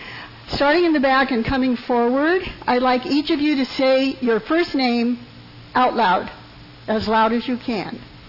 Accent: California, United States; I grew up in the San Francisco Bay Area on the sacred side of the bay called the East Bay.

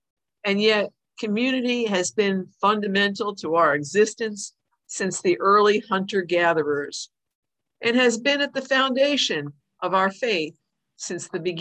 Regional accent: Illinois, United States; A few years ago, I visited a nature preserve in my home state of Illinois

